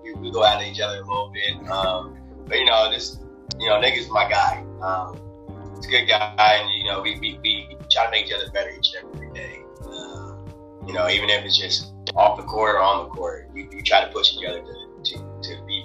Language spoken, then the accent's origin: English; Atlanta, Georgia, United States; also born or lived in Sacramento; I was born in Sacramento, moved all over the States, pretty much grew up in Atlanta, Georgia